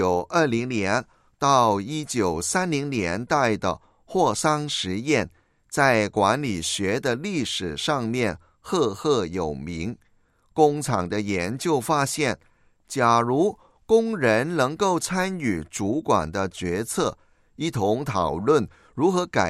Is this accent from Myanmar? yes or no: no; China; 也就是我们中国人所谓的高瞻远瞩。